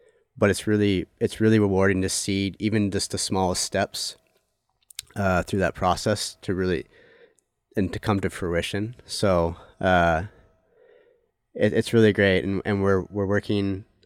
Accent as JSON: {"language": "English", "town": "Seaside", "region": "Oregon", "country": "United States", "tie": "born or raised there", "said": "I grew up in the Clatsop County area, Seaside, Gearhart area."}